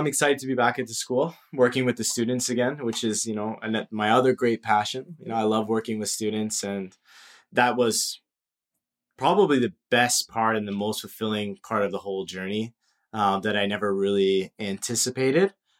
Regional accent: Kitchener, Ontario, Canada; I came from Kitchener-Waterloo, and my mother's side's German

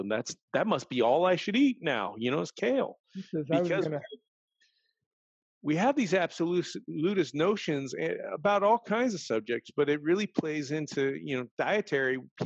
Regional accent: Ohio, United States; now in California, United States; I grew up in the country, and I grew up picking, I was originally from Ohio, then transplanted to California. But when I was in Ohio, we grew a lot of our stuff.

